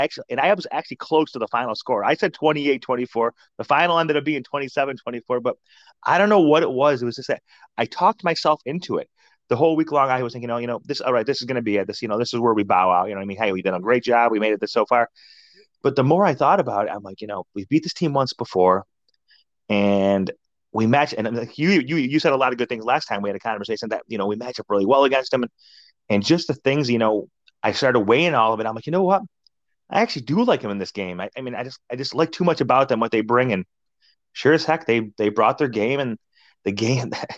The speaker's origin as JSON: {"language": "English", "town": "Cincinnati", "region": "Ohio", "country": "United States", "tie": "born or raised there", "said": "Obviously, you know, growing up in Cincinnati, it was easy to pick the Cincinnati as a team because, you know, hey, I live here."}